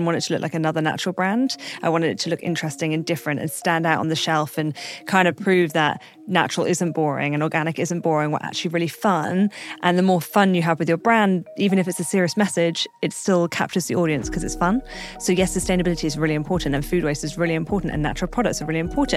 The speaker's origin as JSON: {"language": "English", "town": "Brighton", "region": "South East England", "country": "United Kingdom", "said": "I'm from Brighton"}